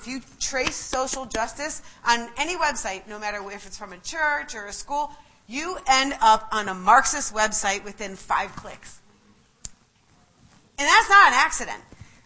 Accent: Maple Heights, Ohio, United States; we grew up in Maple Heights.

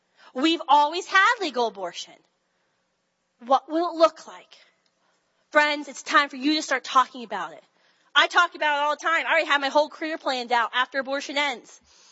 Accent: West Virginia, United States; I'm from West Virginia. I know the answer to that one.

